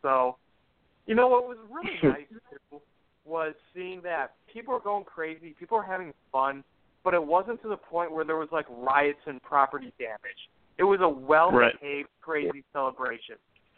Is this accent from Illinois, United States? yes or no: yes; Elmhurst, Illinois, United States; I was in my hometown, Elmhurst, a western suburb, for those of you who don't know